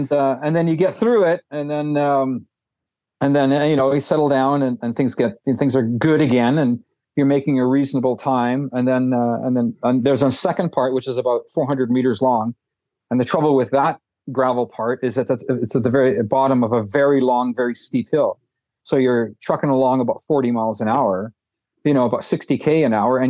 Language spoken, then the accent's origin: English; Canada; I loved it, but only because I'm Canadian and I'm used to swimming in cold water.